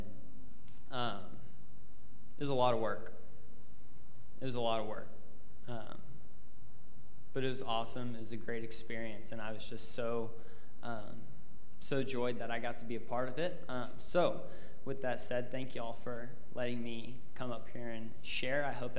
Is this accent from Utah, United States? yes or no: no; Norman, Oklahoma, United States; I am from Norman. I work in construction up there for a Christian construction company called Covenant Homes.